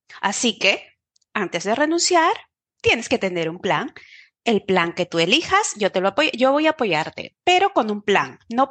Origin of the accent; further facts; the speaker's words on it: Peru; es una chica de Perú que decidió en un momento dado, cuando terminó la universidad a los 24, 25 años, que quería viajar